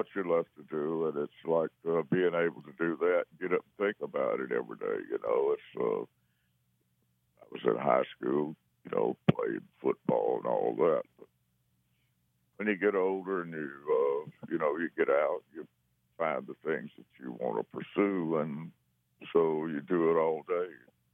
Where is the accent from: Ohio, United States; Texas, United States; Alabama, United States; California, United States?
Alabama, United States; And I grew up in South Alabama, so I'd never really driven in blizzards.